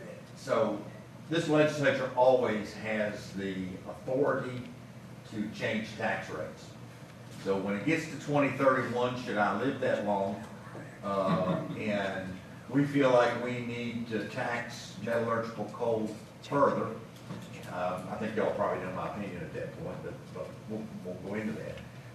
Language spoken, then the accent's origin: English; West Virginia, United States; I'm from Mercer County, not a tremendous amount of coal mining activity in Mercer County, but there is some.